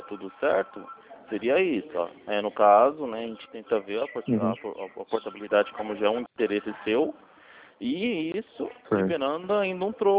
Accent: São Paulo, Brazil; Não, eu tenho parente no Belém, tá? Mas a gente é de São Paulo.

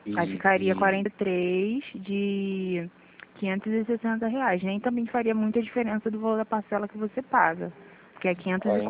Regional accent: Rio de Janeiro, Brazil; sou do Rio

